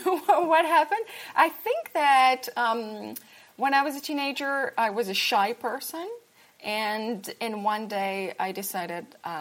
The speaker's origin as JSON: {"language": "English", "town": "Paris", "region": "Île-de-France", "country": "France", "tie": "born or raised there", "moved": "as an adult", "lives_now": "Copenhagen, Denmark", "said": "I am French. I grew up in Paris."}